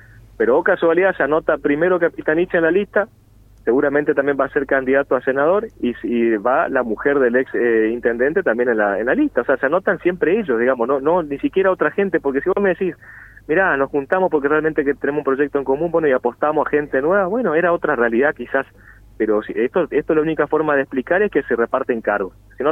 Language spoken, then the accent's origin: Spanish; Quitilipi, Chaco, Argentina; now in Resistencia, Argentina; soy de Quipilipi, pero vivo hace 19 años en Resistencia, soy del Chaco, tengo mis raíces en el interior, mi familia en el interior, mis padres, mi madre, mis hermanos, mi abuela en el interior, pero estoy afincado acá en Resistencia por adopción, digamos.